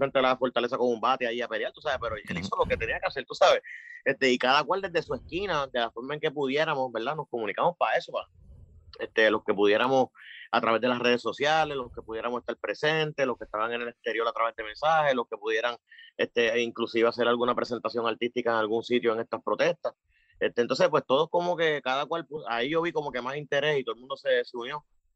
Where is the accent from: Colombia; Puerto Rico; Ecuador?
Puerto Rico; Cataño; De Cataño.